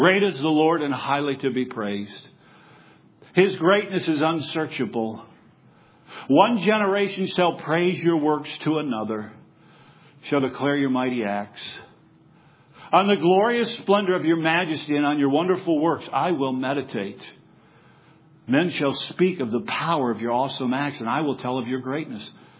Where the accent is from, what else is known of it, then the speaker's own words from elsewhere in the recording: Michigan, United States; I grew up in West Michigan, which is probably the blueberry capital of the nation, if not the world.